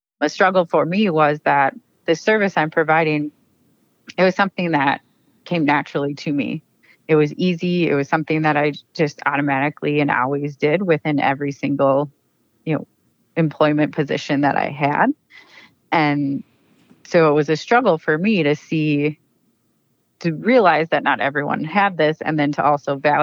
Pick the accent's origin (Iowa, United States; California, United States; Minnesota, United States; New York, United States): Minnesota, United States; Maple Grove; So I grew up in Maple Grove, Minnesota. So that's in the Twin Cities area.